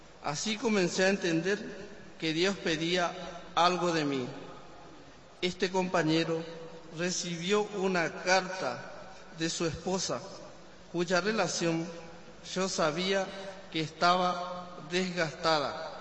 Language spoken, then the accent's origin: Spanish; Asunción, Paraguay; Y soy de Asunción